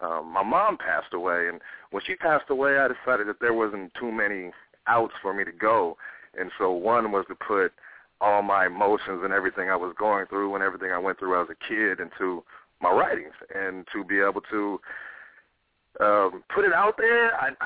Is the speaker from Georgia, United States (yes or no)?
no; Oakland, California, United States; So that focused me on go ahead and creating, like, books about, I guess, growing up in Oakland and everything I've been through.